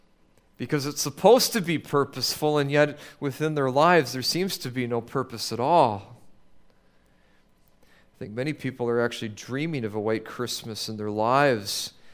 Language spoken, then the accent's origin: English; Canada; knowing that I'm from Canada